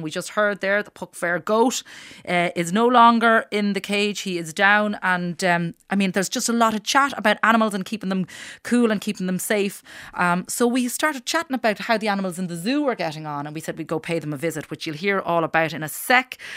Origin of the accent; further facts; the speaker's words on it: Carlow, Leinster, Ireland; now in Dublin, Ireland; 29 degrees in Oak Park in my hometown of Carlow.